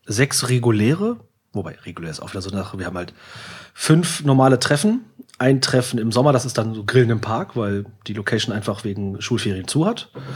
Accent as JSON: {"language": "German", "town": "Salzgitter", "region": "Lower Saxony", "country": "Germany", "said": "Aus der Nachbarstadt Salzgitter."}